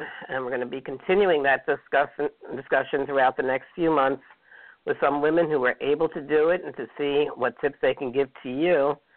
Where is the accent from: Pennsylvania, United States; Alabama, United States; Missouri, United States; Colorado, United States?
Pennsylvania, United States; Philadelphia; We're coming back to Philadelphia, my hometown.